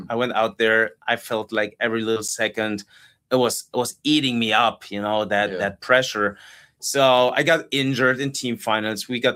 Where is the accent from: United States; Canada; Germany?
Germany; So I was the world champion in my hometown, which was just like one of the most exciting and emotional moments in my athletic career. And then I got sportsman of the year in Germany.